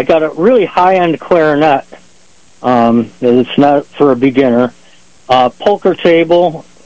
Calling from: Batavia, United States; Hey, Jimmy. It's your neighbor calling from Batavia.

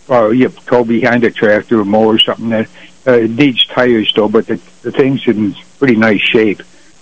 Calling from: Attica Center, New York, United States; Calling up here from Attica Center.

